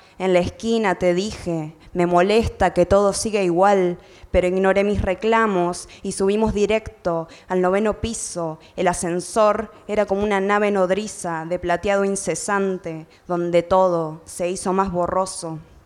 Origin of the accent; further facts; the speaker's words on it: Córdoba, Argentina; Buenas noches. Bueno, vengo de Córdoba.